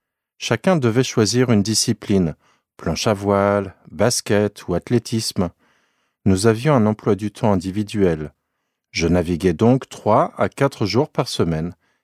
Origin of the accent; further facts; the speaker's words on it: Nouvelle-Aquitaine, France; J'ai passé mon enfance en Charente, non loin de la côte atlantique.